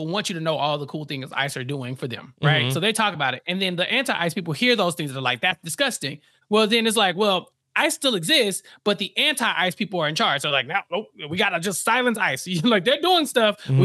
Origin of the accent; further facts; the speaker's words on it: Texas, United States; As a Texan, ice is always kind of like in the atmosphere as people are talking about it.